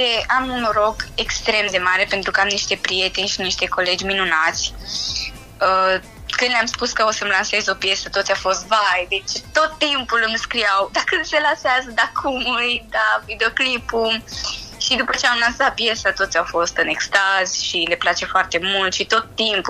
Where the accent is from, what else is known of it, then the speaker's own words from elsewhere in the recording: Baia Mare, Maramureș County, Romania; Sunt din Maramureș, din Baia Mare.